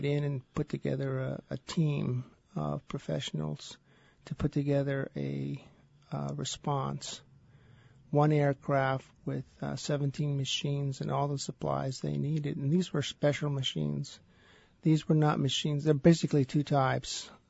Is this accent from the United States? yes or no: yes; Sylmar, California, United States; I grew up in Sylmar.